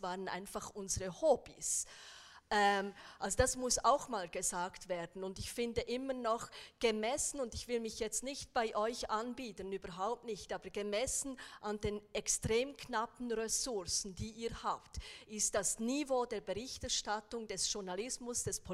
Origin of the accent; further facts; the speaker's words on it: Bern, Switzerland; ich kriege da als Bernerin sehr wenig mehr